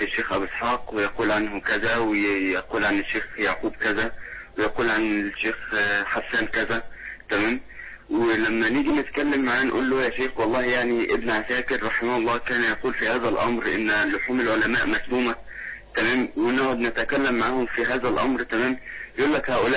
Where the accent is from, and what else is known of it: Aswan, Aswan Governorate, Egypt